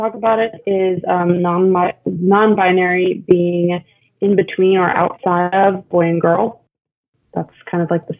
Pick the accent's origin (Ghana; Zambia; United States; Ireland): United States; New York City, New York; So I grew up in New York City, actually, you know, white, liberal, you know, relatively well-off family.